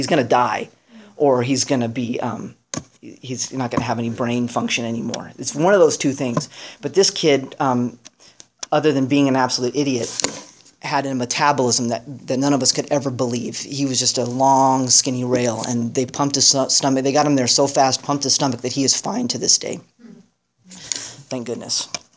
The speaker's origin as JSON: {"language": "English", "town": "San Jose", "region": "California", "country": "United States", "tie": "born or raised there", "said": "I finished Cal Poly, and I went back to where I was raised in San Jose."}